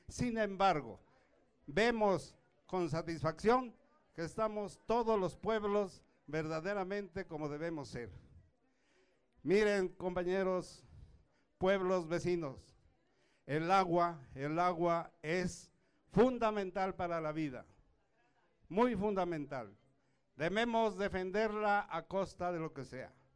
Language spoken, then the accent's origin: Spanish; San Mateo Tlaltenango, Mexico City, Mexico; nosotros somos de San Mateo Tlaltenango.